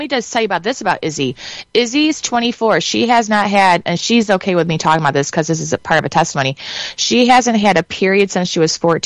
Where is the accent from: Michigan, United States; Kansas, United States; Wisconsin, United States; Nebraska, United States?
Michigan, United States; Battle Creek; So I'm now located in about a 1600 square foot office right off the main street of my hometown that I've grown up here in Battle Creek, right off the highway.